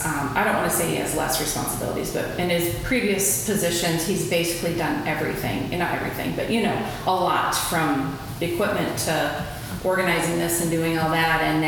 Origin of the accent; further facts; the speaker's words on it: New Hartford, Iowa, United States; I grew up in New Hartford, Iowa, which is 10 miles from my house to the Uni Dome is 10 minutes.